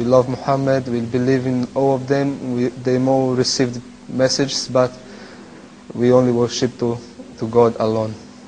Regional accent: Brazil; I'm a Brazilian. I come from Brazil, and I was brought up in Brazil in a small city, and I was raised up in a Catholic family.

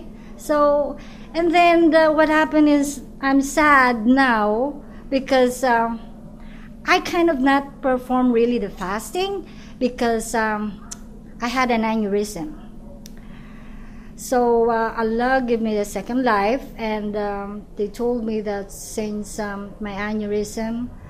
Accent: Philippines; now in United States; I'm a Muslim, I love it. Although I grew up in the Philippines

